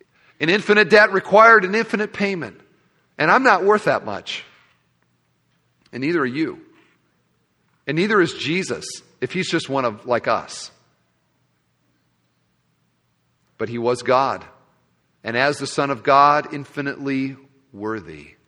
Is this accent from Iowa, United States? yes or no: yes; Iowa, United States; I'm a guy from Iowa.